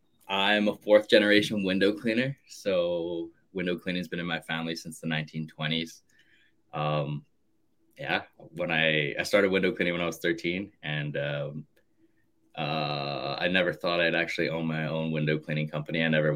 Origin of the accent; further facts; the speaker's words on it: Canada; love being Canadian, love living north of the border.